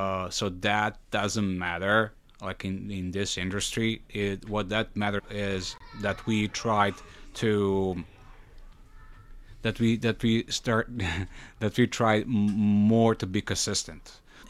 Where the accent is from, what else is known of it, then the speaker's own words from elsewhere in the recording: Serbia; now in United States; Well, I came from Serbia in 2014 here in the States, actually, to be really precise, in Rockville, Maryland.